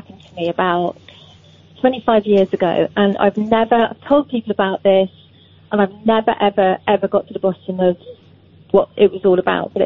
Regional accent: Kew, London, United Kingdom; From Kew.

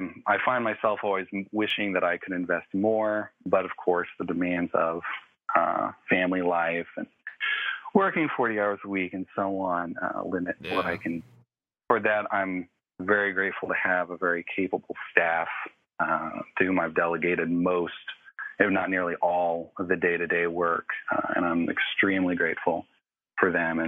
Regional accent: Oklahoma, United States; I grew up in Oklahoma. I was raised in a Christian home.

